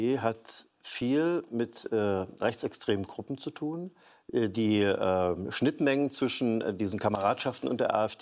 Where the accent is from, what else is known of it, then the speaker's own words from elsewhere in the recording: Görlitz, Saxony, Germany; Wir kommen ja aus Görlitz.